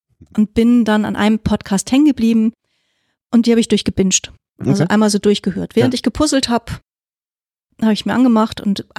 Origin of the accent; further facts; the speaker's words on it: Hamburg, Germany; ich wohne nicht in Rissen, ich komme ursprünglich aus Ottensen, Othmarschen, die Ecke, da bin ich aufgewachsen, habe dann lange Zeit in Ottensen gelebt und bin vor 2-3 Jahren nach Sülldorf gezogen.